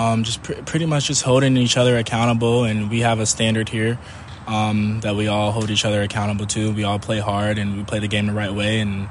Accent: Atlanta, Georgia, United States; Yeah, I love Atlanta. I miss it a little bit. Pretty much played baseball growing up in Atlanta.

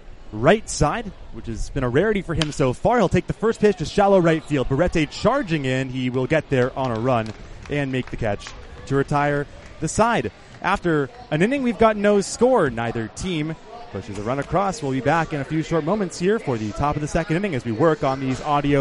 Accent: Northeast, United States; We've heard it growing up in the Northeast. I heard it plenty of times.

